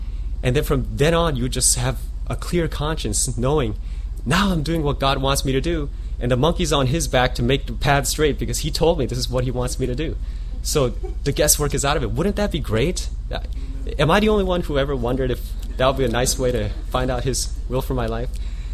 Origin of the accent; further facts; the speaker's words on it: Maryland, United States; I'm from Maryland